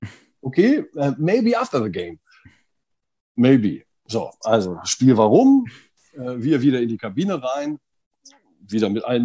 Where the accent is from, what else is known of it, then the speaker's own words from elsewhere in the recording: Germany; vor allen Dingen war es halt so, dass wir als Deutsche damals, 93, 94, 95, relative Exoten waren.